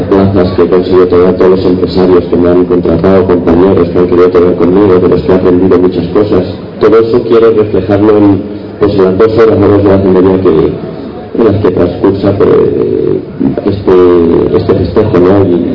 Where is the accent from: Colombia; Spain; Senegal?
Spain; Guijuelo, Castile and León; he tenido la suerte de sentirme querido aquí en mi pueblo, de sentirme muy apreciado aquí